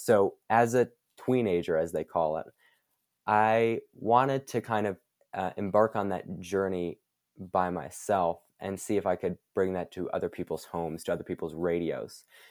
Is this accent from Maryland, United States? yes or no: no; Bozeman, Montana, United States; also born or lived in Vermont / Utah; I grew up here mostly. I was born in Vermont and we lived in Utah for less than a year, but primarily I've just been in Bozeman here.